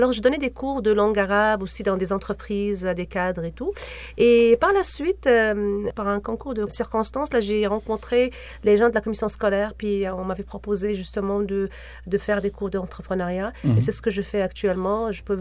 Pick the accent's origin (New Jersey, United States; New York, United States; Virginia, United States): New Jersey, United States; Je viens de New Jersey, il y avait quand même de la neige, mais je n'ai jamais vu autant de neige.